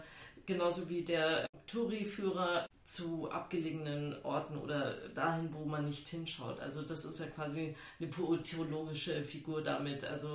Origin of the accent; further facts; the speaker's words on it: West Germany, Germany; auch als Westdeutscher kann man vielleicht sogar einfügen